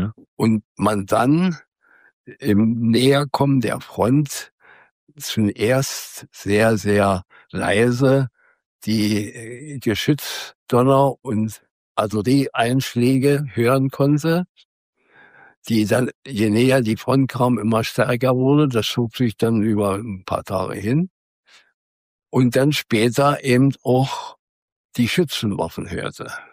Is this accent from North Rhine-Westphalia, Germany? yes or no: no; Halbe, Brandenburg, Germany; also born or lived in Berlin; Also ich bin nicht von Anfang an in Halbe groß geworden, sondern ich bin in Berlin geboren und wir sind auch in Berlin bis 1943 geblieben und haben dort gewohnt. Und wegen der Bombenangriffe, die ja massiv 1943 sich ausweiteten, sind wir dann nach Halbe gegangen